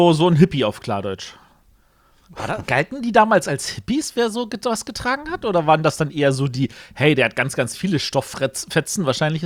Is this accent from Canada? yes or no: no; Hungary; now in Germany; ich habe tatsächlich meine halbe Kindheit bei meiner Großmutter in Ungarn auf dem Dorf verbracht. Und auf dem Dorf heißt an der Stelle wirklich ein kleines Winzigkaff